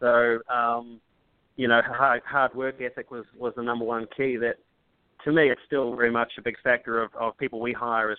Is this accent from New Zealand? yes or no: yes; New Zealand; now in Kansas City, United States; I grew up in New Zealand on a sheep farm of about 350 acres. And now I'm positioned and live here in Kansas City, Missouri, with my beautiful wife and kids